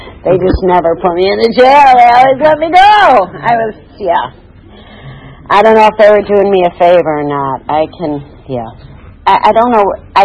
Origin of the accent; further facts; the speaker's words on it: Syracuse, New York, United States; I grew up in Syracuse, New York.